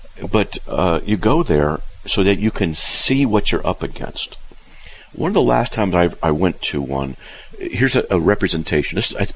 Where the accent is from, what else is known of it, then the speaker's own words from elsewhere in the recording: California, United States; Yeah, I don't mind driving either, because I'm from Southern California.